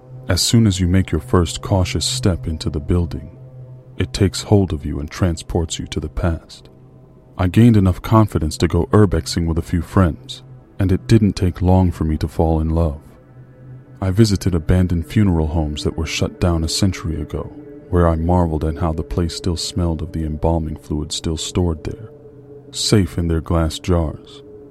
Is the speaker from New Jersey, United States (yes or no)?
no; Florida, United States; Every urbexer in my home state of Florida knows about River Country